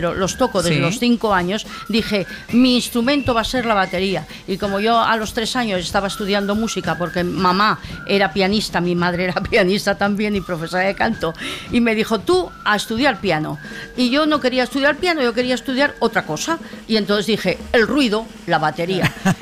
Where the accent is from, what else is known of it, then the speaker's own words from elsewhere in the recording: Zaragoza, Aragon, Spain; Ah, bueno, por eso, como yo soy de Zaragoza, la violetera del Cierzo.